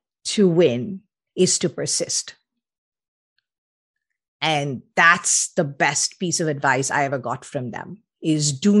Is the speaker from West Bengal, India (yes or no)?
yes; Kolkata, West Bengal, India; I grew up in Calcutta and went to college in Delhi, a very different environment than the one I inhabit today.